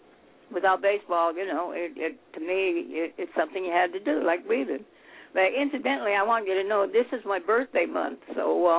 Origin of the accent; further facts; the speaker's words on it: Los Angeles, California, United States; I'm a SoCal gal, born and raised in West Los Angeles when it was called Sawtelle. But I'm in the valley now. I'm in Van Nuys.